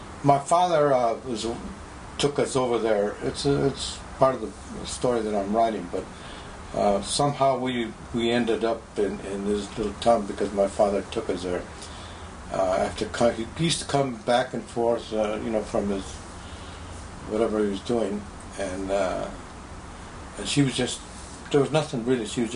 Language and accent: English; California, United States; I grew up on Soto Street and Brooklyn Avenue there, you know, and with Russians.